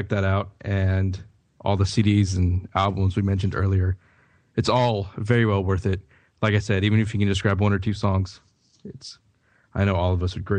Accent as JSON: {"language": "English", "region": "Texas", "country": "United States", "said": "Yeah, I just said hoot. I'm from Texas."}